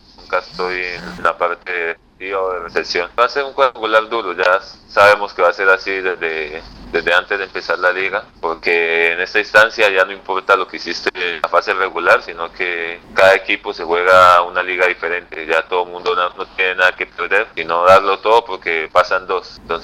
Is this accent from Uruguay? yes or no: no; Colombia; soy de Colombia y soy central.